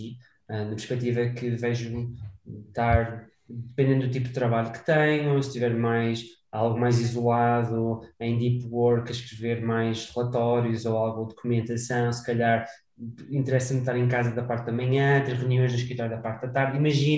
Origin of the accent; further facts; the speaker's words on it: Esposende, Braga, Portugal; now in Lisbon, Portugal; Eu sou originalmente de Esposende